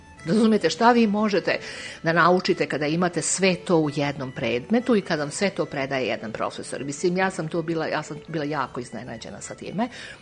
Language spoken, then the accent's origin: Serbian; Belgrade, City of Belgrade, Serbia; ja sam rođena Beograđanka, ali sam otišla u Smederevo i radila sam u selima u okolini Smedereva.